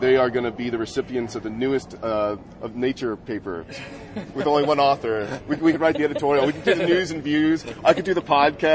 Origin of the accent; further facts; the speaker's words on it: Midwest, United States; So, I'm from the Midwest.